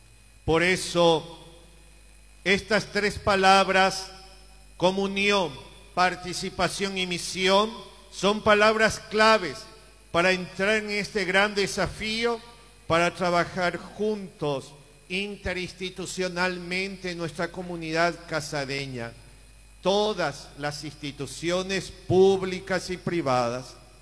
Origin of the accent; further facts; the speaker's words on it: Paraguay; por corrientes políticas que nos dividen como paraguayos